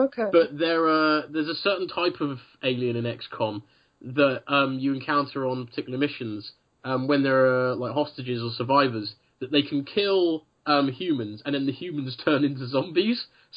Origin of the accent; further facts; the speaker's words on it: United Kingdom; Because we're British, aren't we?